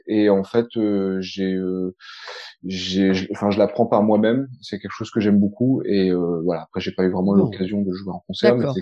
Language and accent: French; Provence-Alpes-Côte d'Azur, France; moi je viens du Var, et je faisais déjà de la musique, mais vraiment pas du tout jazz. Et en fait, en déménageant à Aix, en Provence, pour des études de musicologie à la fac